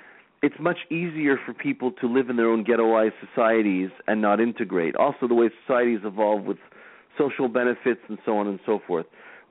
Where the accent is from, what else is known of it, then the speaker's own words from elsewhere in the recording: Canada; consider myself a Canadian. I don't consider myself like a Romanian Canadian, because that's where my grandfather was from. I'm a Canadian, right?